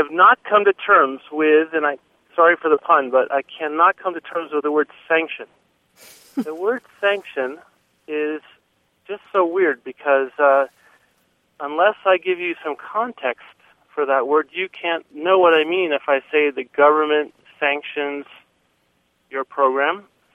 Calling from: Bozeman, Montana, United States; I'm from Bozeman, Montana.

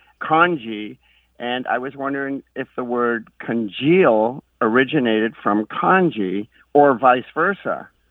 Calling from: Oakland, California, United States; I'm calling from Oakland, California.

